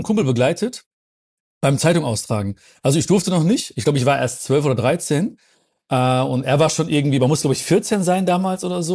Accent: Hagen, North Rhine-Westphalia, Germany; Ich komme aus Hagen, Sauerland so ein bisschen, Sauerland-Ruhrpott.

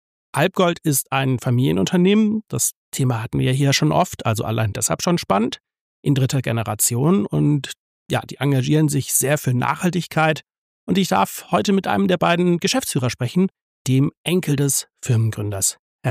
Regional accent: Northern Germany, Germany

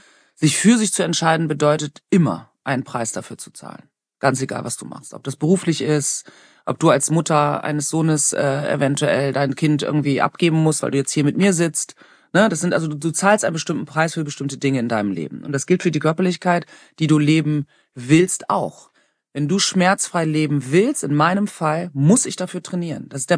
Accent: Germany; ich halb schwarz bin, würde ich mal sagen. Ne? Weil ich bin halt in Deutschland aufgewachsen. Ich bin aber, mein Vater ist aus Kamerun. Ich bin halt eine Deutsche mit sichtbarem Migrationshintergrund.

